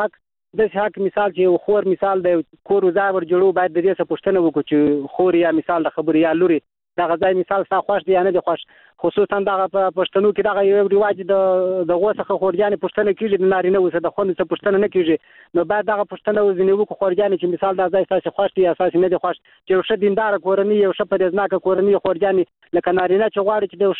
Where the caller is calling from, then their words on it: Helmand, Afghanistan; هلمند ولایت